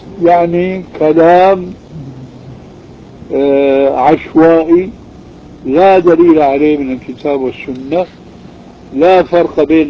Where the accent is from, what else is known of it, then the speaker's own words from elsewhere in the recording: Syria; نحن نسميهم عندنا في سوريا بالكفوف.